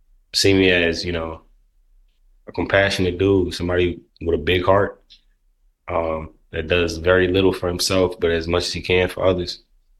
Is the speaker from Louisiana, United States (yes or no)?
no; New York, United States; moved away; I'm the third of four kids, and the only one that's left the state. So I'm from New York, so all my family's still back up there.